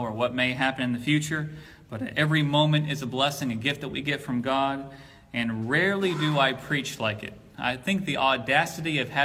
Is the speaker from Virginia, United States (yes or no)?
yes; Gloucester, Virginia, United States; when I grew up in Gloucester, Virginia, if I wanted Chick-fil-A, we had to go to the mall in Newport News.